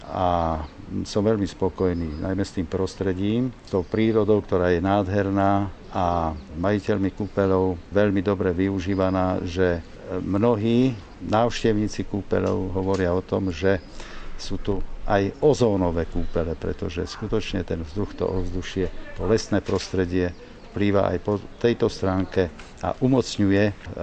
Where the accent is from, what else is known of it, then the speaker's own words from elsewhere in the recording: Vranov nad Topľou, Prešov Region, Slovakia; keďže som východniar, rodák z Vranova nad Topľou